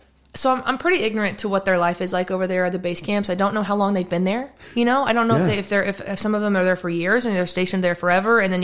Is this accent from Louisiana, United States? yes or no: no; Oklahoma, United States; I'm from Oklahoma, you know, and so grew up with a lot of our education being about the Oklahoma City bombing in 95. And I was born in 96